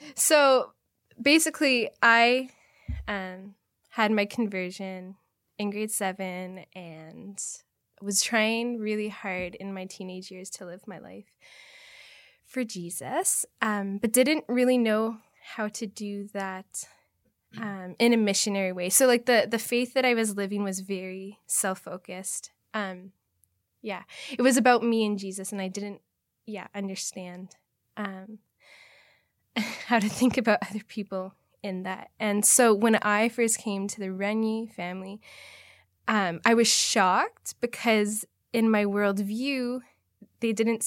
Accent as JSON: {"language": "English", "town": "Ottawa", "region": "Ontario", "country": "Canada", "tie": "born or raised there", "said": "So I grew up in the Ottawa area"}